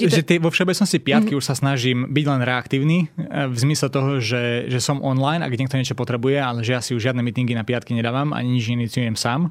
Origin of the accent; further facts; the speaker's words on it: Trebišov, Košice Region, Slovakia; Ja som z Trebišova, áno.